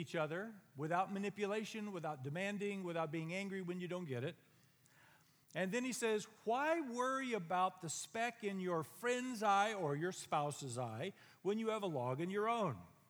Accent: Dos Palos, California, United States; I grew up out in Dos Palos where we had cotton and weeds were always coming up

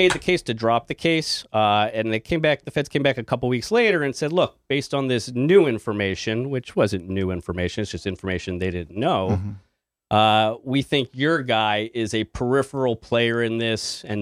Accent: Los Angeles, California, United States; I grew up in Los Angeles. And went to East Coast for college, West Coast for law school

